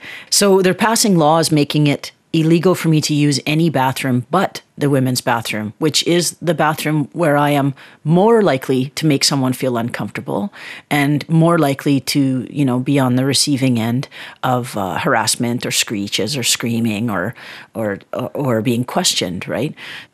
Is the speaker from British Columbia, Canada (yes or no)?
no; Yukon, Canada; It's basically stories about myself and my cousins when we were all little kids growing up in the Yukon.